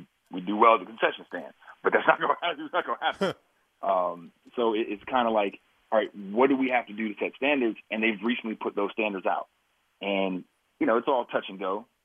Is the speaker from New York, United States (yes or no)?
no; Youngstown, Ohio, United States; I'm like, no, I'm not. I'm from Youngstown, Ohio. I'm not from there.